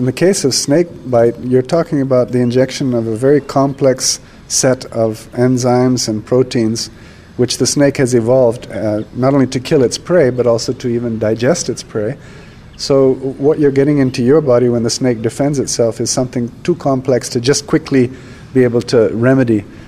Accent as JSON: {"language": "English", "country": "India", "tie": "born or raised there", "said": "growing up in India, you quickly learn that it's easy for us to say, yeah, you should like snakes"}